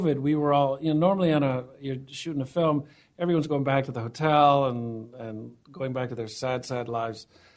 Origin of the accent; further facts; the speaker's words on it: Ohio, United States; I did too. Yeah, I grew up in Ohio.